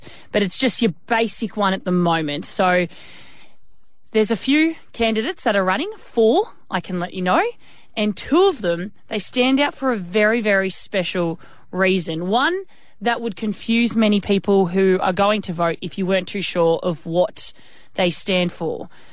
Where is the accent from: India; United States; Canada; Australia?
Australia; Melbourne, Victoria; because I grew up in Melbourne